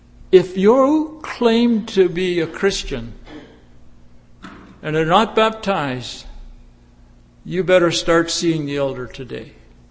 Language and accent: English; Dryden, Ontario, Canada; I come from Dryden, Ontario. I was born in Dryden, Ontario. I've come 77 years now in my life.